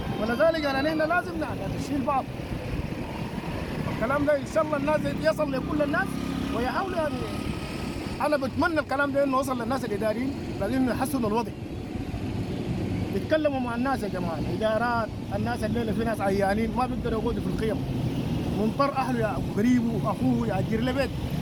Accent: Khartoum, Sudan; احنا سودانيين، يعني ما ناس غريبين بس مشينا دوله ثانيه. انا مركب من خرطوم، جيت هنا دي جمهوريه السودان، انا ما مشيت برا السودان، انا بيعتبر نسيب بلدي.

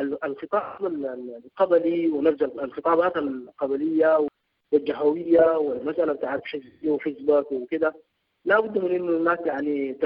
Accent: Khartoum, Sudan; ونحن مما قمنا وتربينا يعني لقينا انه نحن تربينا في الخرطوم يعني في الامتداد، فبنلقى الجارين باليمين وجارين الشمال كل واحد من قبيله.

